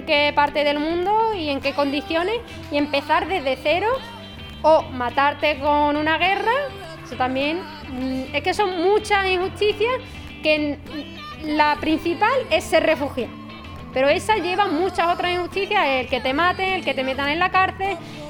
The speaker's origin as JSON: {"language": "Spanish", "country": "Western Sahara", "said": "nuestro sueño, como cualquier saharaui, es, ya os digo, liberar el Sahara"}